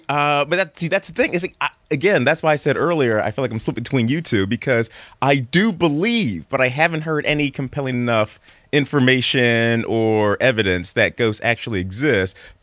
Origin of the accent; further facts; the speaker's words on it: Philadelphia, Pennsylvania, United States; Philly originally.